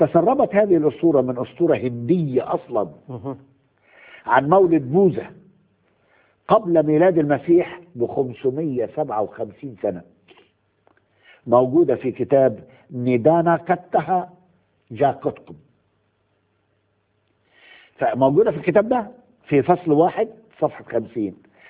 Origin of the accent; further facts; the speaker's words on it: Egypt; زي المواويل بتاعت الزناتي خليفة والقصص اللي عندنا في مصر دي.